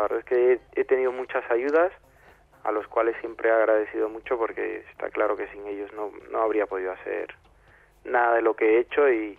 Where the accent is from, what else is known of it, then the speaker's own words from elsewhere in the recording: Honduras; born there; yo nací en Honduras, bueno, no teníamos muchos medios